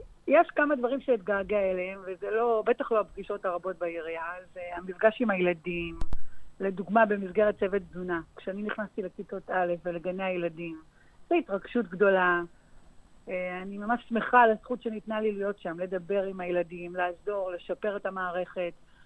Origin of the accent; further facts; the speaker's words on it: Kfar Saba, Central District, Israel; אני אוהבת את העיר כפר סבא, נולדתי בה וגדלתי בה